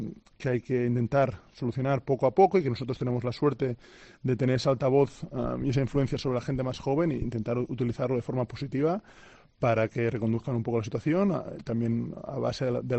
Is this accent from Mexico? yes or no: no; Sant Boi de Llobregat, Catalonia, Spain; en Barcelona porque los dos somos de allí, nuestras familias están allí y al final somos de Sant Boi y nos quedamos por el Baix Llobregat seguramente.